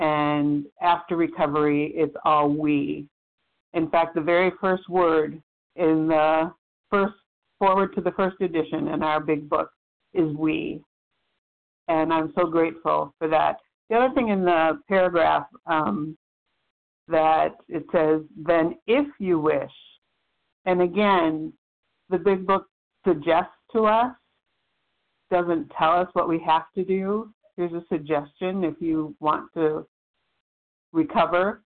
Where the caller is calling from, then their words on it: South Carolina, United States; from South Carolina